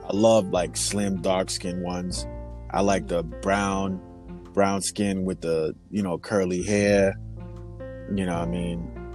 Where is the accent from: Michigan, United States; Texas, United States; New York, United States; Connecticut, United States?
New York, United States; now in Long Island, United States; Ethnic-wise, my dad is Nigerian and my mom is Haitian, but I was born here. I'm from Queens, New York, but live in Long Island.